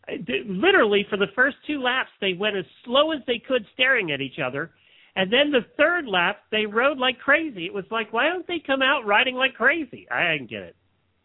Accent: Ocala, Florida, United States; from Ocala, Florida.

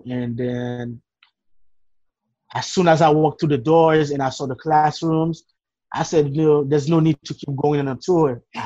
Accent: Haiti; But growing up in Haiti

